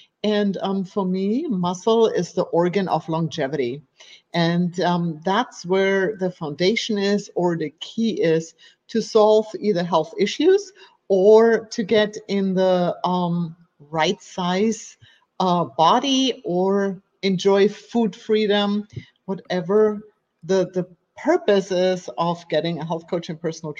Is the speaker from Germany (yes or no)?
yes; Germany; English is a second language; as you can hear, I have an accent. So I'm from Germany, and I was doing banking in Germany